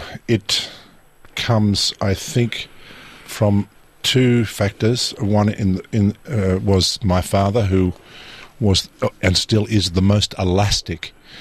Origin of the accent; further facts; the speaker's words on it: Australia; as Australian filmmakers, fully trained, battle ready, thanks to the Australian taxpayers' dollars